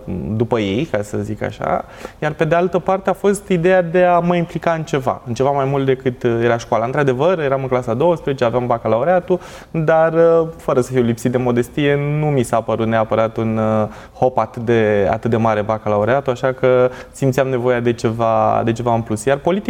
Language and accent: Romanian; Craiova, Dolj, Romania; eu sunt craiovean și la momentul respectiv ideea de, mă rog, activități extrașcolare nu erau foarte multe